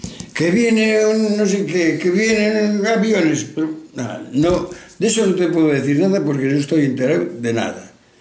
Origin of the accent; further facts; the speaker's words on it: Quintanarraya, Castile and León, Spain; born there; En este pueblo, Quintana Raya.